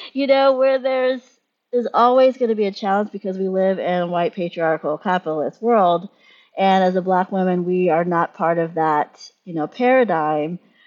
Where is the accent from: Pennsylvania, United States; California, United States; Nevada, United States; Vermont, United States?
Pennsylvania, United States; Pittsburgh; moved away; you have people who were born and raised in Pittsburgh, my generation, I'm Gen X, who left Pittsburgh, and some of us tried to come back and left, and some of us just never tried coming back.